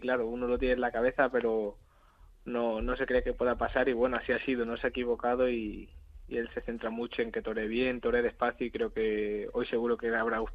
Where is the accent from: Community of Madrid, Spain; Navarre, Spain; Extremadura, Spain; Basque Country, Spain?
Extremadura, Spain; Coria; porque Coria es mi pueblo y orgulloso de poder estar en esos dos días